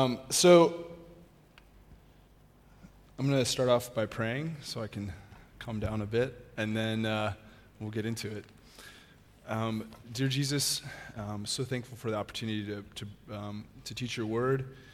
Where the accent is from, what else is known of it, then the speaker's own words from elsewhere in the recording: Reno, Nevada, United States; So I grew up in Reno, Nevada, known for gaming and just kind of being in the middle of nowhere. And throughout my childhood, my parents would occasionally attend church